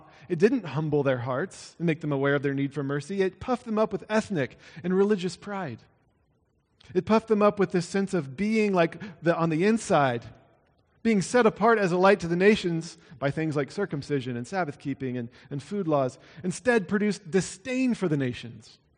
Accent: Iowa, United States; You know, there were not 613 laws in my hometown in Iowa if you wanted to get on God's good side.

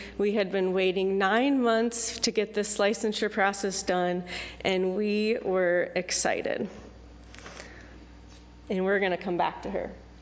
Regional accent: Freeman, South Dakota, United States; I was raised here in Freeman … Now my husband Daniel and I live in Yankton, South Dakota

